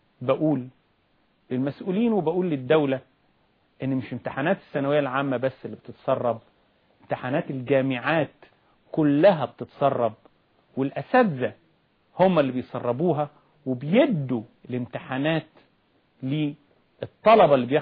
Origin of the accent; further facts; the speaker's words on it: Egypt; حقيقة أنا بتعجب وأتعجب مننا كمصريين